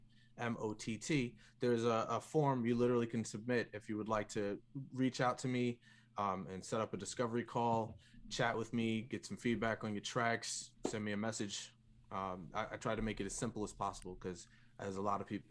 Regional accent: New York, United States; All right. So I'm originally from New York.

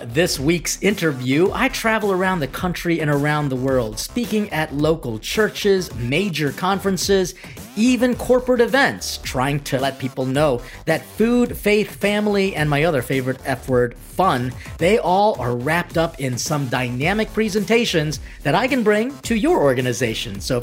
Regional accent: Philippines; Maybe because I was back in the Philippines, my hometown, so to speak

